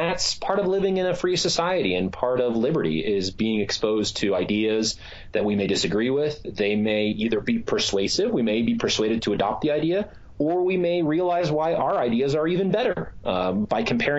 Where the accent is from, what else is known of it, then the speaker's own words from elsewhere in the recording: Pittsburgh, Pennsylvania, United States; I say those because I'm from Pittsburgh and I'd love to have one of those license plates.